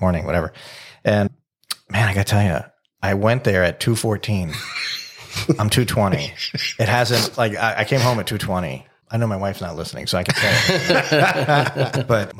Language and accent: English; Florida, United States; You know, I grew up in South Florida.